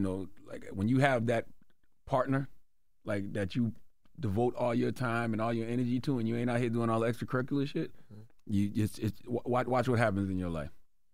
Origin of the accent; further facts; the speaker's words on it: South Carolina, United States; now in New York, United States; I'm from South Carolina, but I remember here in New York